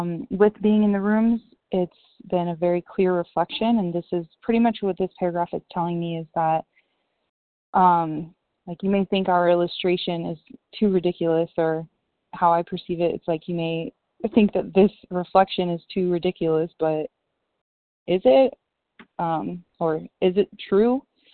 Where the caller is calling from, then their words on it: Costa Rica; compulsive overeater. I am in Costa Rica, so I believe that's mountain time.